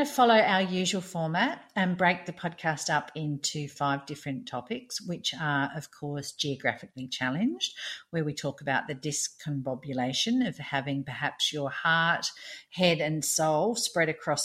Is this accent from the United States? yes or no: no; Australia; now in Qatar; I'm an Aussie who's based in Qatar